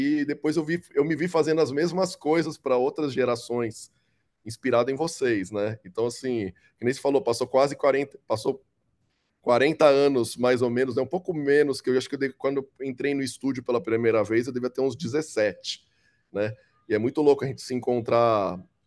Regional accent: São Paulo, Brazil; nasci e cresci em São Paulo. Minha família é tipo classe média, normal, sem muita grana

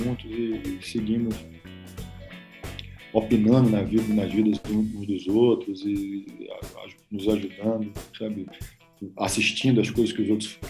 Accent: Salvador, Bahia, Brazil; born there; also born or lived in Nova Rodelas / Colombia / Los Angeles; Eu nasci em Salvador, mas tem uma relação muito, muito profunda com o sertão da Bahia.

